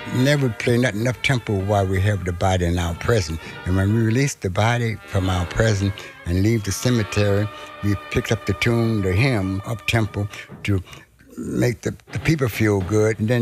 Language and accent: English; Detroit, Michigan, United States; I said, "No, I'm not from New Orleans, man." I said, "I'm from Detroit." And I wasn't denying New Orleans, but I felt that I've been in Detroit since 48